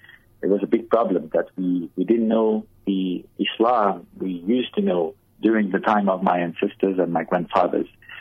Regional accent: Algeria; When I grew up in Algeria, I was with my family there. They were pretty conservative, but we also were influenced with the mystical Islam that we call Sufism.

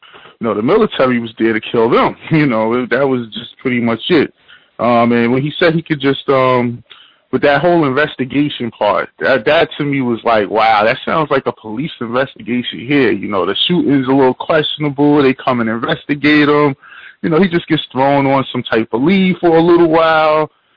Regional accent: New York, United States; I mean, I'm from the New York area, so maybe I'm wrong.

